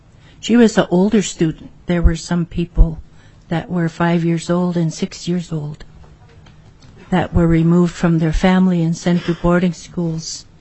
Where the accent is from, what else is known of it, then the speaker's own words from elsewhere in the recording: Kake, Alaska, United States; Born and raised in Cake, Alaska.